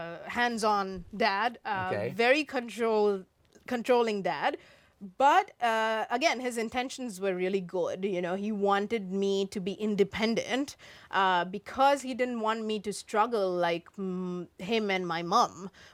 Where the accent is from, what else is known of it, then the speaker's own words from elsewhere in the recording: India; because I'm from India, you know?